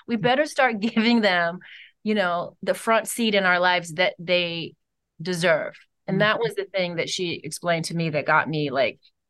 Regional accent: Cleveland, Ohio, United States; A friend of mine in Cleveland, I'm from Cleveland, Ohio

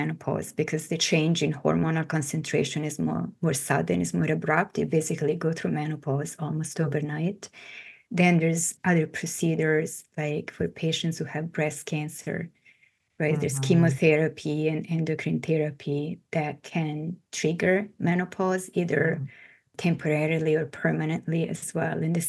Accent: Italy; because I grew up in Italy, everybody was smoking, and so I did too.

